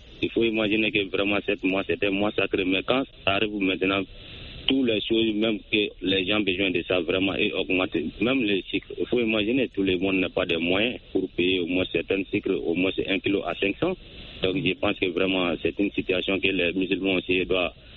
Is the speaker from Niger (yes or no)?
no; Soninkéni, Mali; Oui, effectivement, depuis dans mon village natal à Soninkéni.